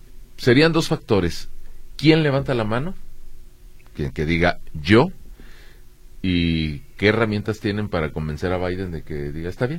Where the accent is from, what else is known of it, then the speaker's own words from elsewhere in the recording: Mexico; como ciudadano mexicano